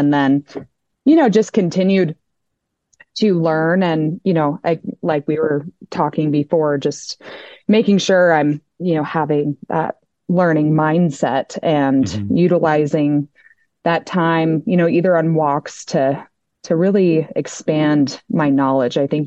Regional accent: Denver, Colorado, United States; Denver seems to be a big city, but we all just say we're from Denver at that point.

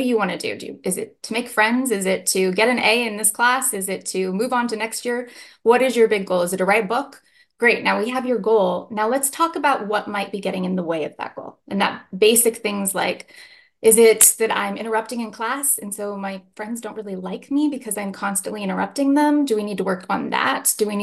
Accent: United States; I know I'm from the Navajo Reservation, and we don't do eye contact when we're trying to build respect with someone

